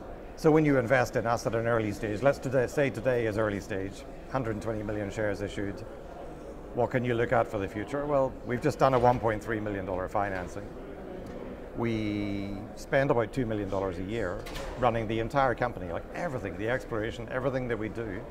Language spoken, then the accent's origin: English; Ireland; moved away as an adult; now in Vancouver, Canada; You know, I came from Ireland to Vancouver around 2005.